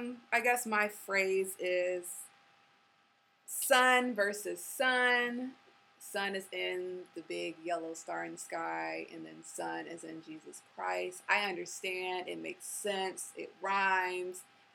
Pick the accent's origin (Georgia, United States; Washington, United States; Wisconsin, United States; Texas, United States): Georgia, United States; I am born and raised in Georgia, but I feel like in my spirit, I am from the West Coast.